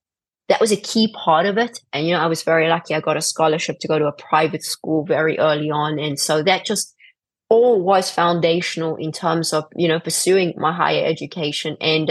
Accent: South Africa; growing up in South Africa

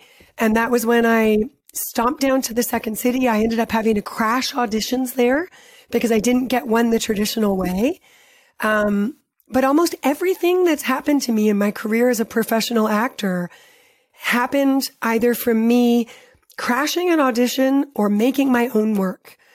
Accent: Canada; listen, we're Canadian actors and we are so sorry.

